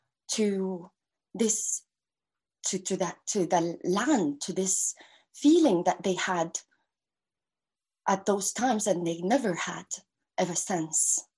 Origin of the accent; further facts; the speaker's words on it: Gaza, Gaza Strip, Palestine; And I grew up in Gaza, in the world's largest open air prison that was made as such due to these colonial borders that separated us from our original lands